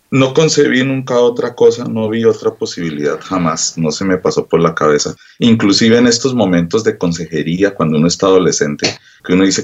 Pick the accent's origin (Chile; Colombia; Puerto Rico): Colombia; Bogotá; born there; el tema … es un tema que le compuse a la ciudad donde yo nací.